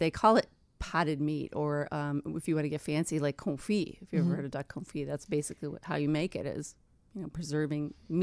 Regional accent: Fort Dodge, Iowa, United States; I'm from Iowa originally. Little town in Iowa.

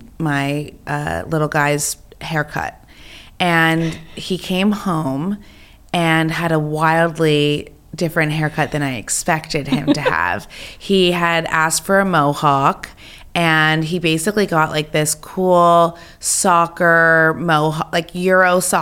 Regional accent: New York, United States; You know, growing up in New York is, I mean, how lucky, you know, like New York is the coolest city in the world.

